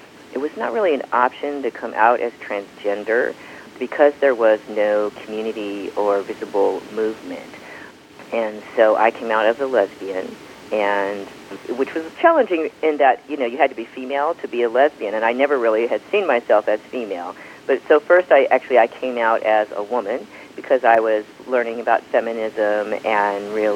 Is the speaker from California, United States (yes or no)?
yes; San Mateo, California, United States; Well, I grew up in San Mateo, and as a trans child growing up in the early 70s, I was unique in that I didn't know any other trans kids